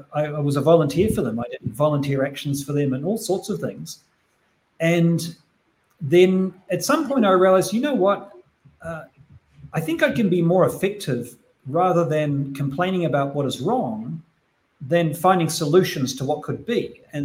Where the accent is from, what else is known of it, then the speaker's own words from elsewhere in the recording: New Zealand; So growing up in New Zealand and being in a small rural community when I was growing up